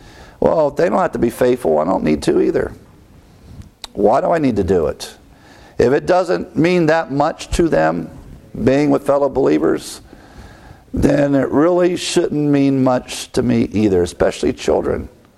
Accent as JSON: {"language": "English", "region": "Ohio", "country": "United States", "tie": "born or raised there", "said": "But growing up in Ohio when it's cold, and this time of year, everyone was sick."}